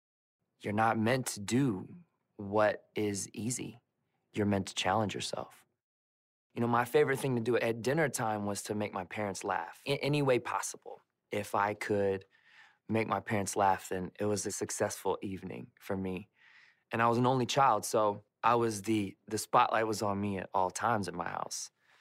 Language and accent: English; Memphis, Tennessee, United States; Growing up around Memphis, Tennessee, you didn't get a lot of the trends until they sort of passed through middle of America.